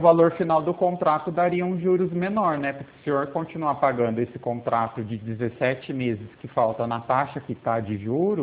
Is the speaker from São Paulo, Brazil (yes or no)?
yes; Pirassununga, São Paulo, Brazil; Eu sou de Pirassununga